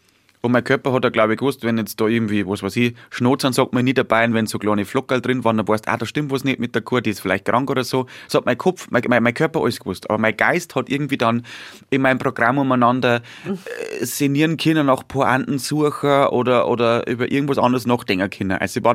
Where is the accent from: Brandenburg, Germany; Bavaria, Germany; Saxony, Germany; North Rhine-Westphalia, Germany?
Bavaria, Germany; wenn ich zum Zeilen in Niederbayern oder da, wo ich herkomme, sagt man zum Maker Zeilen